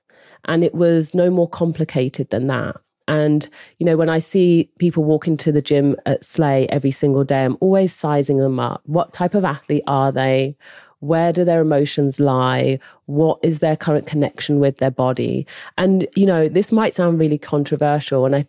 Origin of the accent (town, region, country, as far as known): England, United Kingdom